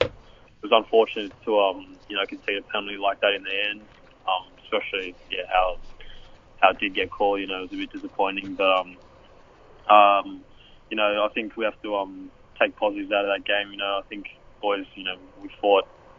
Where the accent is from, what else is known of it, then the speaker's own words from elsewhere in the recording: Tuggeranong, Australian Capital Territory, Australia; And he's actually from the same area I'm from, which is Tuggeranong.